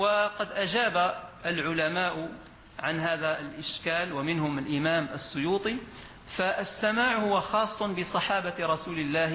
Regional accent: Algeria; ولا تزال هذه الطريقة متبعة في بلادنا الجزائر

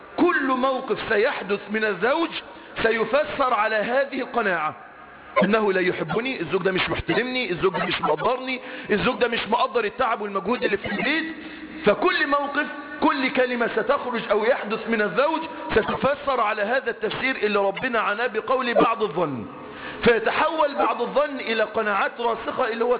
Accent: Egypt; زي اللغة الدارجة عندنا في مصر كده

